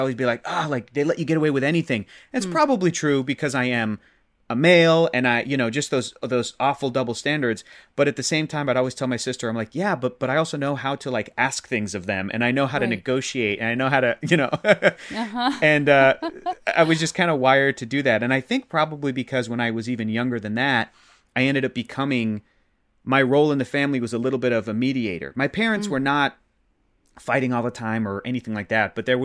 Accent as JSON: {"language": "English", "town": "Chula Vista", "region": "California", "country": "United States", "tie": "born or raised there", "also_born_or_lived": "San Diego", "said": "Born and raised in San Diego. And that's California, San Diego, California."}